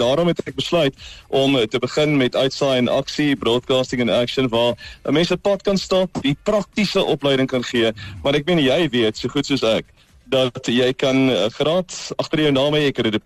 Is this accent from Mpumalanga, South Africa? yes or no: no; Northern Cape, South Africa; Ek kom van die Noord-Kaap af, as 'n kaalvoet seentjie wat rondgestap het met toe nog 'n bandopnemer en my eie goed opgeneem het en teruggespeel